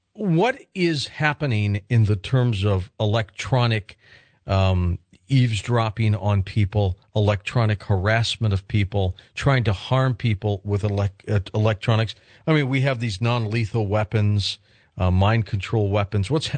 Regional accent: Detroit, Michigan, United States; I remember years ago, growing up in Detroit

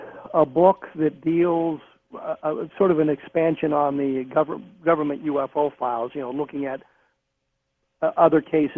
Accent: Denver, Colorado, United States; Back when I lived in Denver, was growing up in Denver when I was a high school student.

